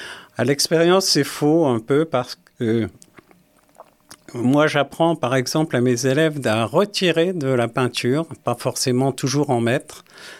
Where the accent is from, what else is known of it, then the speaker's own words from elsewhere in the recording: Remiremont, Grand Est, France; moved away as an adult; also born or lived in Nancy / Paris / Normandy; j'ai passé mon enfance à Remiremont jusqu'au baccalauréat. Et que j'ai passé à Épinal. J'ai fait mes études à Nancy et mon premier job à Paris.